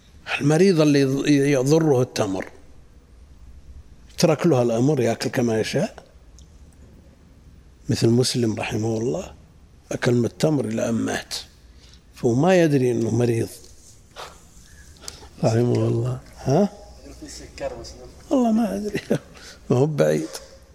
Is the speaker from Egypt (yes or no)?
no; Najd, Saudi Arabia; وهذا مستفيض عندنا في نجد، ويمكن في الحجاز